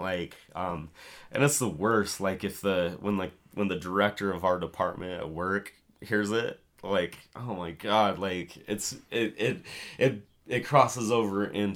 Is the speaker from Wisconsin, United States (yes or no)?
no; Utah, United States; accent: Utah; hopefully they can look past my retarded Utah accent.